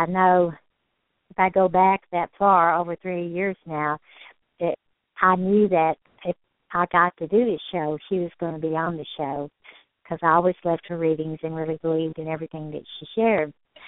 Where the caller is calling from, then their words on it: Redmond, Washington, United States; I am myself calling from Redmond, Washington, so we're just all over the map here.